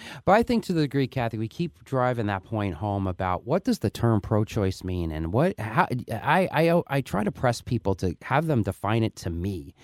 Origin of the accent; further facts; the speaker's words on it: New York, United States; born there; I was born in New York